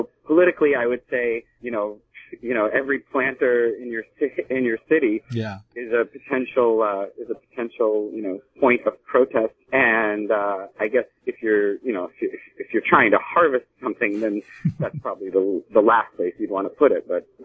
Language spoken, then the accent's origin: English; Boston, Massachusetts, United States; annual Boston Freedom Rally, and they have that new, $100 fine for anything under an ounce. So, and that's my hometown.